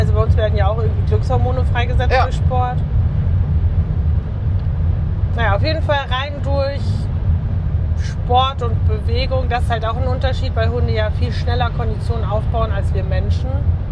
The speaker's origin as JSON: {"language": "German", "region": "North Rhine-Westphalia", "country": "Germany", "said": "bei uns im Siegerland"}